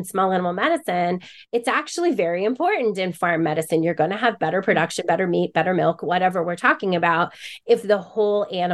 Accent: Boulder, Colorado, United States; Maybe it's because I'm from Boulder, Colorado, which is very airy fairy.

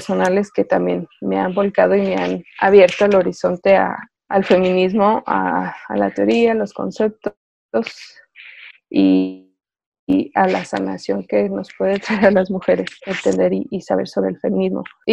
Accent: Aguascalientes, Mexico; Pues yo soy originaria de Aguascalientes

